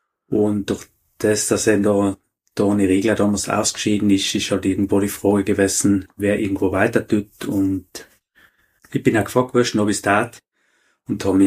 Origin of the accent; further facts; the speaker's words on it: St. Jakob, South Tyrol, Italy; Ja, wie gesagt, wir kommen aus St. Jakobin Antal.